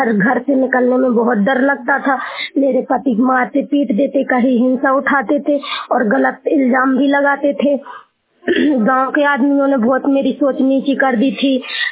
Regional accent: Mirtala, Uttar Pradesh, India; मैं ग्राम मिर्तला से हूँ, जिला महोबा।

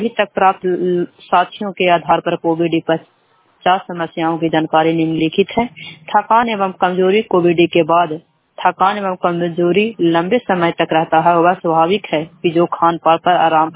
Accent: Kochra, India; मैं कोचरा गांव के रहने वाली हूं।

